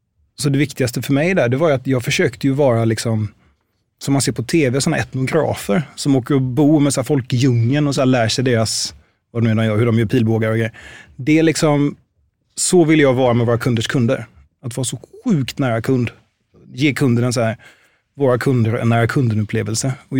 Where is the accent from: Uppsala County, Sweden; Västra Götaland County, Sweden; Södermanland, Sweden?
Västra Götaland County, Sweden; Gothenburg; Ja, jag är från Göteborg. Har lagt ohemult mycket tid på att försöka ta mig från Göteborg.